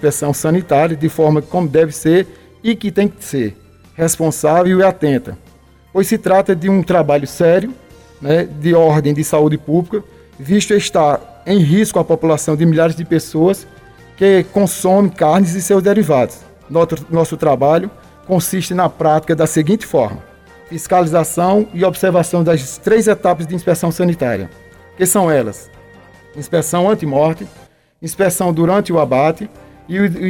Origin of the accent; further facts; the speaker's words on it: Monteiro, Paraíba, Brazil; now in Ouro Velho, Brazil; eu há muito tempo já no município de Ouro Velho, eu sou natural do município de Monteiro, Paraíba.